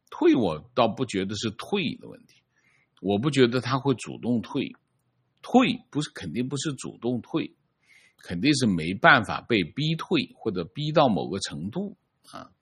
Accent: Hangzhou, Zhejiang, China; 我们的家乡杭州下面的一个小镇现在晚上连外卖都点不到了

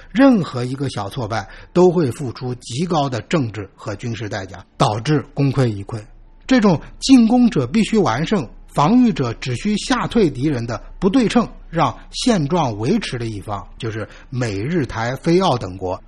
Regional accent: China; 美国的战略目标，用我们中国人的话来说，就是止戈为武。

